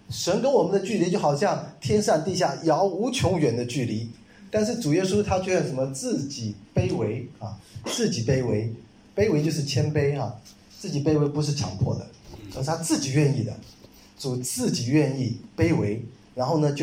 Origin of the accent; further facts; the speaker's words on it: China; 就像我们中国人，